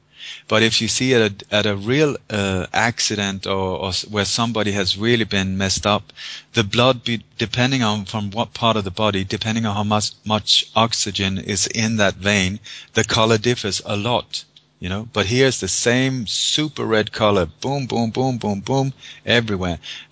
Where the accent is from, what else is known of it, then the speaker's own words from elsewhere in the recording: Sweden; also born or lived in Denmark; now in Spain; I live in Spain. You know, and I was born in Denmark. I come from Sweden